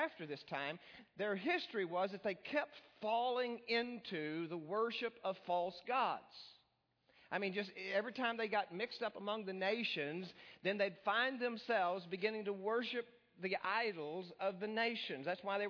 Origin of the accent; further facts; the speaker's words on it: Texas, United States; because I'm from West Texas, close to the New Mexico border